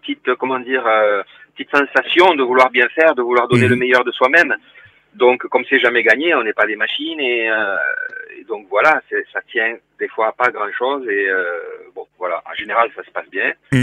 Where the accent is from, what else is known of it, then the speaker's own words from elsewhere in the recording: Toulouse, Occitanie, France; born there; moi je suis un musicien de famille d'origine espagnole, je suis né à Toulouse